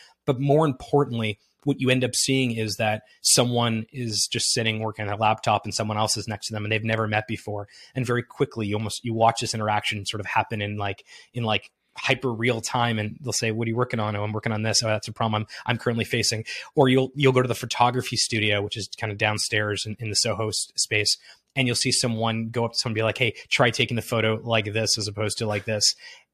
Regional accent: Montreal, Quebec, Canada; what we talked about growing up in Montreal

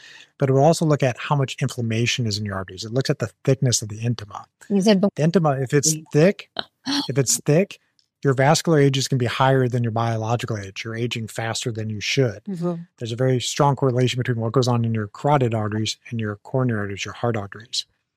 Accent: Missouri, United States; and I'm also from Missouri.

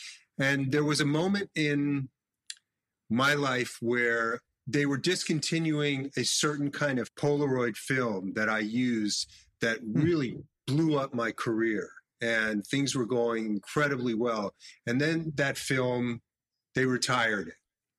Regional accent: Los Angeles, California, United States; I grew up in Los Angeles, so there was always yoga in the background.

